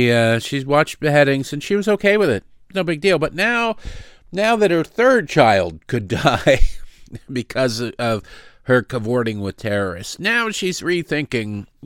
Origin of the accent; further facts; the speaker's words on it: Detroit, Michigan, United States; I grew up in Detroit.